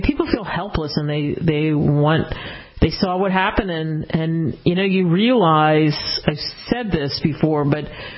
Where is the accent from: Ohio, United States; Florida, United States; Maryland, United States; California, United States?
Ohio, United States; Cincinnati; I'm originally from Cincinnati, and we're, some of us anyway, are Bengals fans